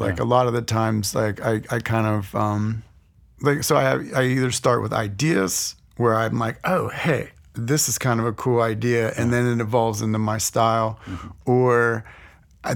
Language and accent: English; Altoona, Pennsylvania, United States; now in Pittsburgh, United States; I grew up in Altoona, Pennsylvania.